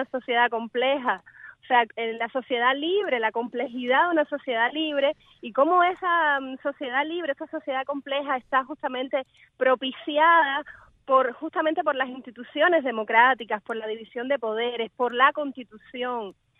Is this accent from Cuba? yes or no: yes; Cuba; para mí como cubana es una experiencia así que me tiene arrobada